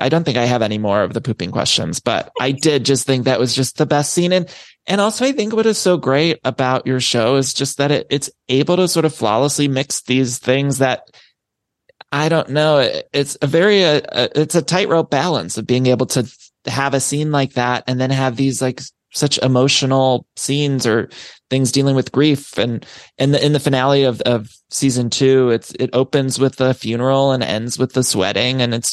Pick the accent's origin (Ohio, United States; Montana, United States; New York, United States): Ohio, United States; I'm from Ohio, and I don't know. I just spiritually feel like this is very, it's got an Ohio vibe.